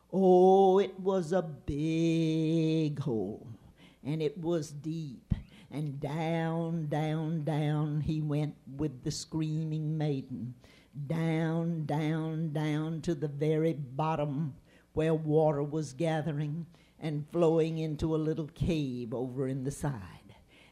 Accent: Gainesville, United States; Now, I've known about that hole all my life when I was a little girl. You know, I grew up in Gainesville.

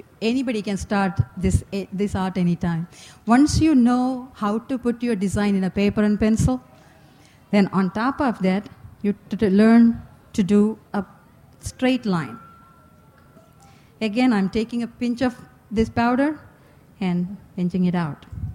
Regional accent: South India, India; In South India, I'm from South

